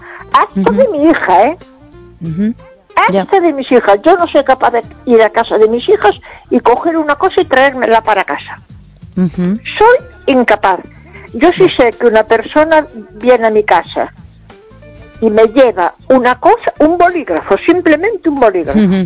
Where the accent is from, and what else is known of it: Vigo, Galicia, Spain